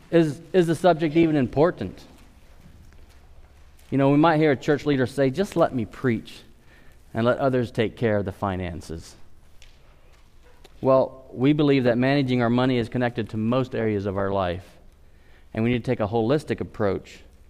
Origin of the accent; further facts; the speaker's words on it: LaGrange, Indiana, United States; born there; I remember as a youngster, I was born in LaGrange here